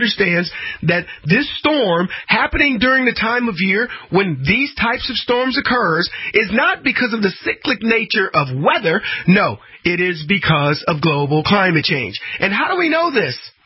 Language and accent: English; Brady, Texas, United States; Let me tell you, I grew up in Brady, Texas.